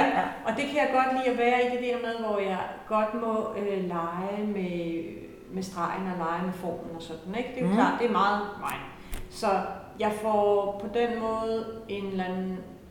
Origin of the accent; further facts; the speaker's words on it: North Denmark Region, Denmark; nu er jeg jo også nordjyde